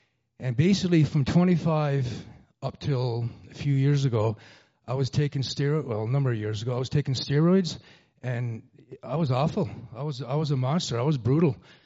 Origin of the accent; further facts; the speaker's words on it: Stephenville, Newfoundland and Labrador, Canada; I'm from Newfoundland. … The beautiful town on the west coast of the island called Stephenville.